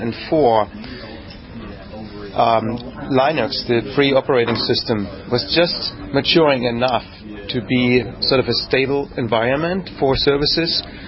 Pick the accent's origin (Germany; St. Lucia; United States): Germany; East Germany; Okay. I grew up in East Germany.